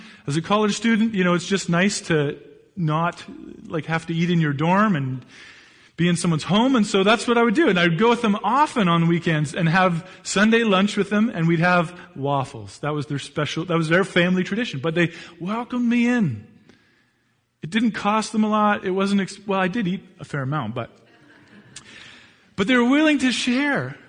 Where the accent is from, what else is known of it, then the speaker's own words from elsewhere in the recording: Hamilton, Ontario, Canada; moved away as an adult; now in Camrose, Canada; When I went to Gardner, I moved from Hamilton, Ontario, out here to Camrose